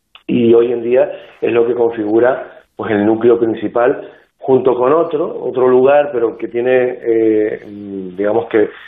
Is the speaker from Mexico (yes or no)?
no; Canary Islands, Spain; Claro, a nosotros como canarios nos sorprende que sea desconocida